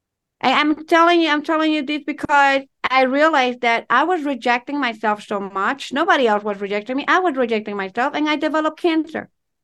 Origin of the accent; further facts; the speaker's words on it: Ecuador; English is a second language; now in United States; because when I move out of my country, because I'm from Ecuador, I moved to New York and Long Island, especially.